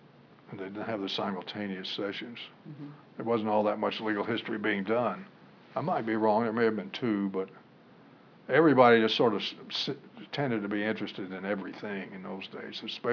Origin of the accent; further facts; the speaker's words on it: Arkansas, United States; Most of the SJD students were from foreign countries. So was I. I was from Arkansas.